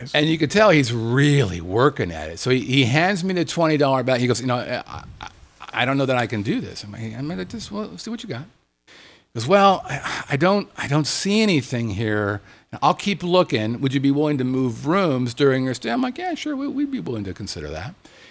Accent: Las Vegas, Nevada, United States; And I said, we're from Las Vegas. This is what we do.

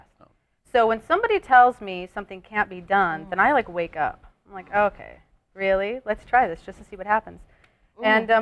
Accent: Oregon, United States; No, I'm from Oregon.

